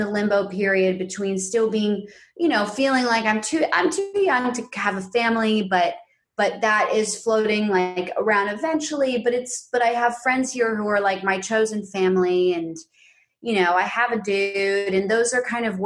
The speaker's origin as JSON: {"language": "English", "town": "New York City", "region": "New York", "country": "United States", "tie": "born or raised there", "said": "because I grew up in New York City"}